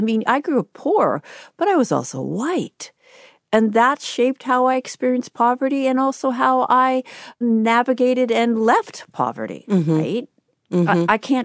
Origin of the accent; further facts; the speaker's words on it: Boston, Massachusetts, United States; I'm from Boston.